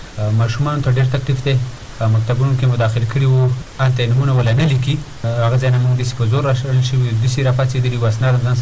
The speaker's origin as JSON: {"language": "Pashto", "region": "Kunar", "country": "Afghanistan", "lives_now": "Nangarhar, Afghanistan", "said": "زه د افغانستان یم ما د افغانستان تذکره اخیستې ده ځکه په هر ځای کې اوسېږم د دې افغانستان د خاورې یم"}